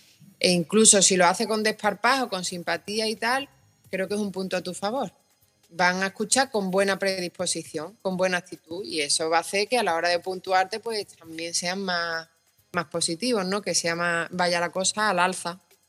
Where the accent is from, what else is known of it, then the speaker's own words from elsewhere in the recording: Málaga, Andalusia, Spain; soy de Málaga